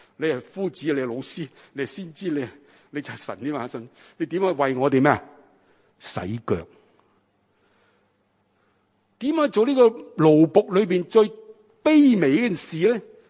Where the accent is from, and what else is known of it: China